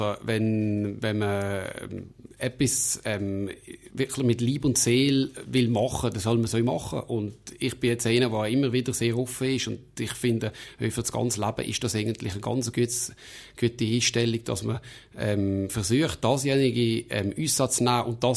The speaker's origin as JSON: {"language": "German", "town": "Naters", "region": "Valais", "country": "Switzerland", "tie": "born or raised there", "said": "ich bin in Naters aufgewachsen, habe ja die Grundschule besucht, habe nachher das Briggs Kollegium weitergefahren, bin dann nachher auf Basel und auf Bären, habe da Jus studiert"}